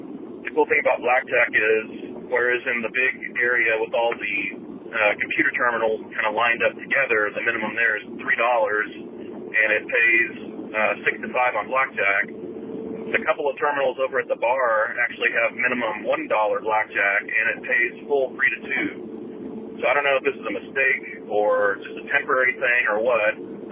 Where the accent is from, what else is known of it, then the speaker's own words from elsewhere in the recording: Texas, United States; I'm from Texas and haven't really experienced this before.